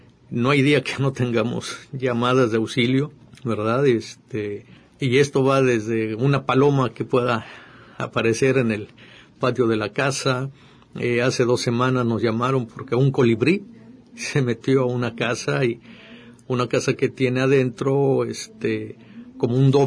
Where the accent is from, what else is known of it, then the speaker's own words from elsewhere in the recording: Jalisco, Mexico; como mexicano y como jalisciense, pues es un privilegio haber nacido en este país con esta gran riqueza biológica que tenemos